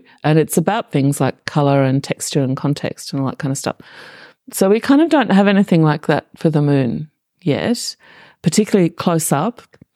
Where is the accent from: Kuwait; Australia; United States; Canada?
Australia; as an Australian, when I come to Europe, I often find it poorer in color than Australia.